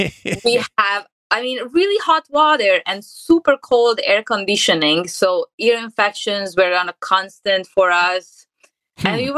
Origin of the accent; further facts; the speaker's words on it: Hungary; moved away as an adult; also born or lived in Mediterranean / England / Thailand; now in Hollywood, United States; I was born in Hungary.